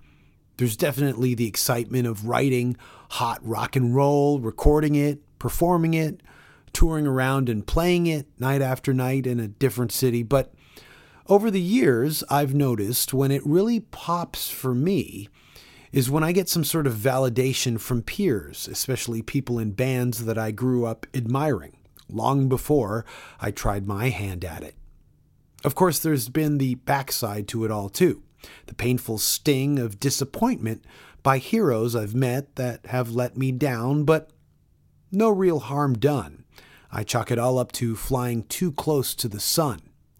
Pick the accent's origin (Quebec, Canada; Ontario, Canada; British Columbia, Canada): Ontario, Canada; Toronto; I grew up in Toronto, and I've said this before, growing up as a metalhead during my impressionable teen years, it was … that were kings to me.